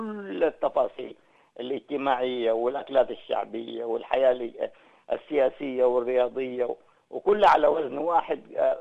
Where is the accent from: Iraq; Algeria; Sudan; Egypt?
Sudan; now in Australia; إن إحنا عايزين نعمل ليلة نجتمع بها فيها كسودانيين